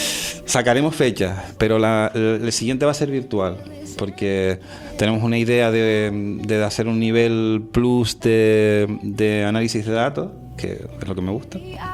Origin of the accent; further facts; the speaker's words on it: Tejina, Canary Islands, Spain; para que vean que hasta si yo, que soy de Tejina, lo sé hacer.